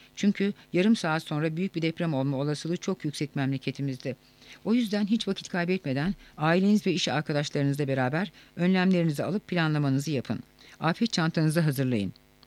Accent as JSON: {"language": "Turkish", "region": "Manisa", "country": "Turkey", "tie": "born there", "said": "1970 yılının Şubat ayında Manisa'da dünyaya geldim. Manisalı bir ailenin ortanca çocuğuyum."}